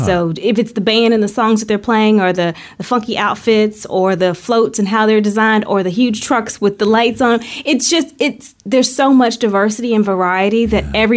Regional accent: Milton, Florida, United States; now in Tallahassee, United States; I am not. I am from Milton, Florida, which is right outside of Pensacola.

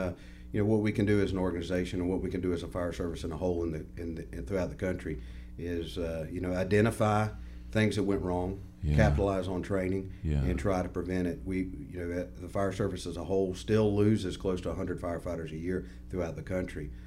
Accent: Sopchoppy, Florida, United States; I was raised in Sop Choppy, Florida

